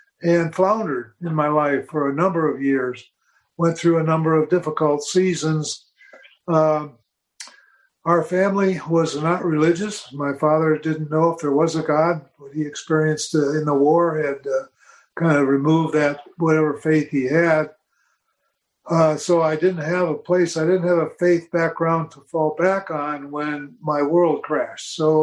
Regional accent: Crystal Lake, Illinois, United States; I grew up in Crystal Lake, Illinois, which was, when I was there as a child, a rural community about 55 miles northwest of Chicago.

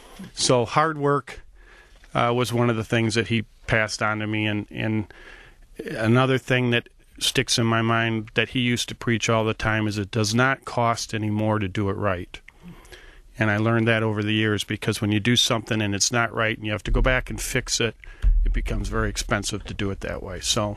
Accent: Rochester, Michigan, United States; Well, we grew up in Rochester. I've lived there forever, I guess, although I went to school in Kalamazoo.

